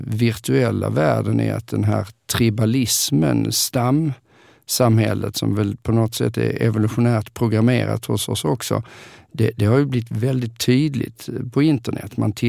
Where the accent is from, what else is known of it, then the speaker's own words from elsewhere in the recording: Åkarp, Skåne, Sweden; also born or lived in Lund; jag är ju uppvuxen i Åkarp, men vid 12 års ålder så flyttade vi till Lund.